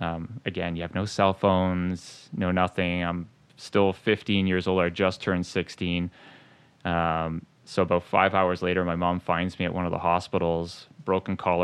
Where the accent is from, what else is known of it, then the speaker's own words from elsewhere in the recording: Quebec, Canada; growing up in Quebec, there's lots of lakes and whatnot.